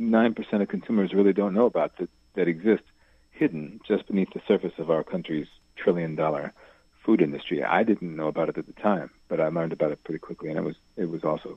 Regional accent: Washington, District of Columbia, United States; Well, I was back up in where I grew up in the Washington, D.C. area after coming back from Haiti.

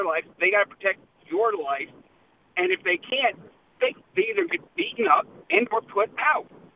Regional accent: Washington, District of Columbia, United States; It comes from the fact that I grew up in the District of Columbia, your nation's capital, post-riots.

